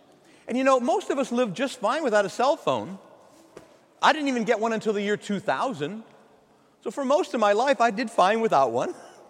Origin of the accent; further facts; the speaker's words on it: Chicago, Illinois, United States; I remember the first home that I grew up in back in Chicago.